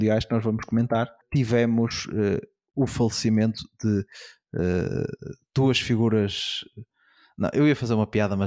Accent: Barcelos, Norte, Portugal; Na minha terra, Barcelos

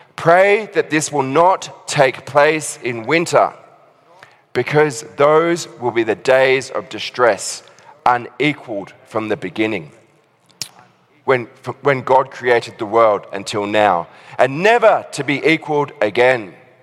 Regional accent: Australia; accent: Australian; just listen to my Australian accent for a little while

